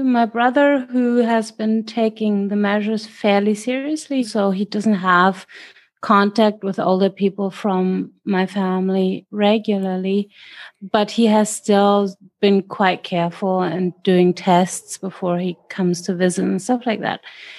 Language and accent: English; Germany; English is a second language; And here in my hometown, you walk anywhere and you basically have 2 meters around you, and you're not, it's just much more spread out.